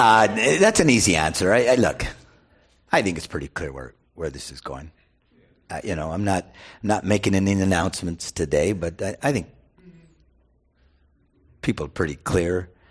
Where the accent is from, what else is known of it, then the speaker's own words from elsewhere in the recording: United States; I speak as an American who loves my country.